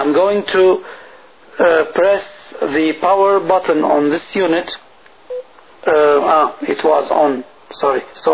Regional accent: Lebanon; English is a second language; now in Sweden; I am a foreigner. I come from Lebanon, and I am living in Sweden. So I have three languages at this moment in my head

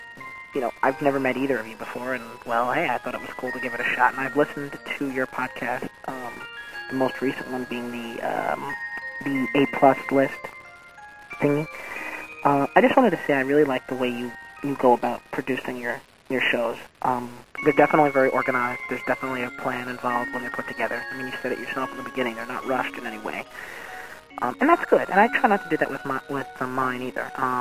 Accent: New York, United States; now in Little Rock, United States; I'm from New York, although I'm currently in Little Rock at the moment, Little Rock, Arkansas, that is.

